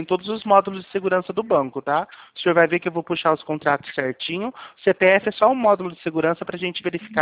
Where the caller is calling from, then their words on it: São Paulo, Brazil; A gente é aqui do interior de São Paulo, que é de onde eu estou falando